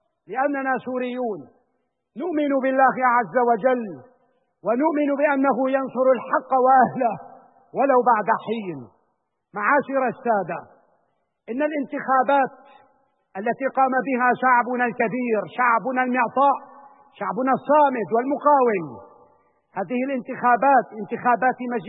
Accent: Syria; نحن كسوريين

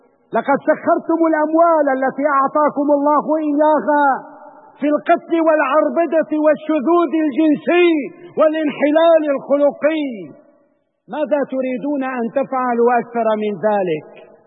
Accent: Syria; فأنا عربي وأنا سوري ومن قبل أنا مسلم.

